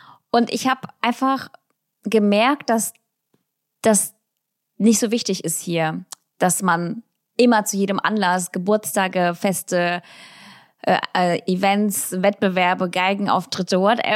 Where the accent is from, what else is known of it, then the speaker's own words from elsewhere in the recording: Russia; German is a second language; now in Germany; verstanden, dass Kleidung oder wie man sich kleidet in Russland eigentlich wichtig ist. Also zumindest da, wo ich aufgewachsen bin